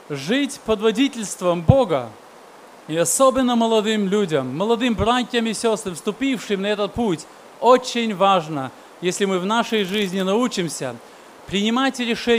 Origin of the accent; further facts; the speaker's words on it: Russia; now in Germany; я приехал из Германии … Мы переехали в Германию с России в 89 году.